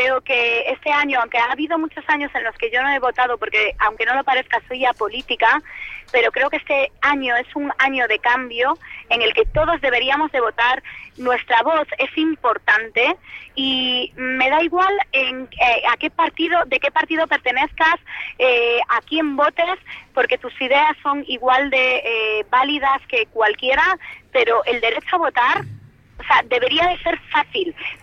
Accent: A Coruña, Galicia, Spain; soy una ciudadana, soy española, soy de Coruña

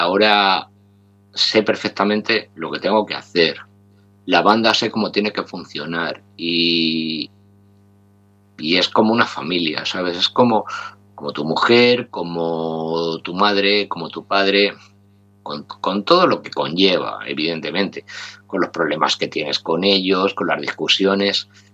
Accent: Madrid, Community of Madrid, Spain; Y yo soy de Madrid, evidentemente

